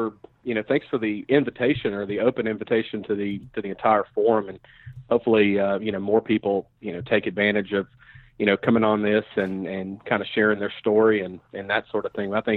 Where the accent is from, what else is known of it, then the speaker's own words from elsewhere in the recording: Nashville, Tennessee, United States; now in Charlotte, United States; I'm originally from Nashville. I recently, this past February, relocated to the Charlotte, North Carolina, area.